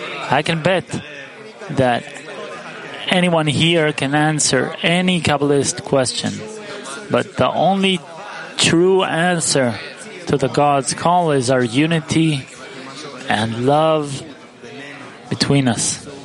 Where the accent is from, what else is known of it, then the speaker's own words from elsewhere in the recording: Singapore; from Singapore.